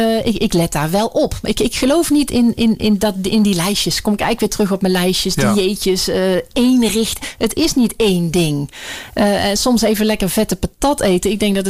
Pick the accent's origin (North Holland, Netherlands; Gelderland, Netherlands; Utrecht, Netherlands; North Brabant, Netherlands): North Brabant, Netherlands; Breda; Ik kom wel uit Breda, ja.